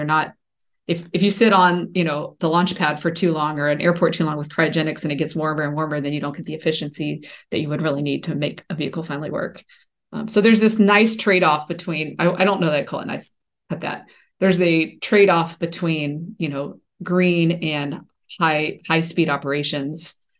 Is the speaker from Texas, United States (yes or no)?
yes; Dallas, Texas, United States; And I'll be honest, I grew up in Dallas.